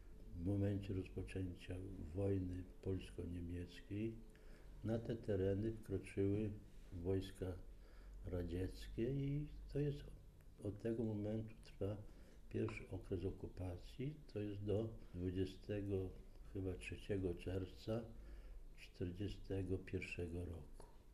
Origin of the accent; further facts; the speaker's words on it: Zolochiv, Lviv Oblast, Ukraine; moved away; Ja wraz z rodziną w maju 1945 roku wyjechaliśmy ze Złoczowa i po 4 dniach podróży znaleźliśmy się w małej wiosce pod Opolem, to jest Popielów.